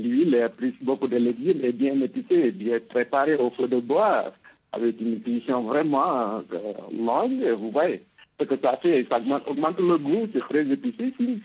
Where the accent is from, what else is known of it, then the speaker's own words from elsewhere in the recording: Senegal; chez nous, au Sénégal